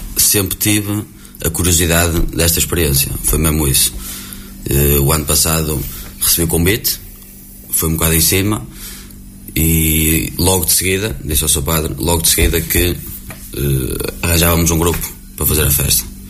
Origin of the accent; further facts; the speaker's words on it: Guimarães, Braga, Portugal; também sou natural de Guimarães